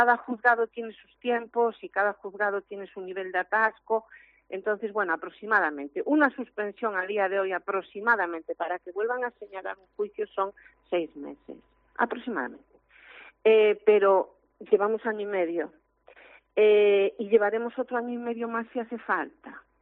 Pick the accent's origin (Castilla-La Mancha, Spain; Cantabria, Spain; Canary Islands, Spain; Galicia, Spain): Galicia, Spain; Ferrol; yo digo Ferrol porque soy de Ferrol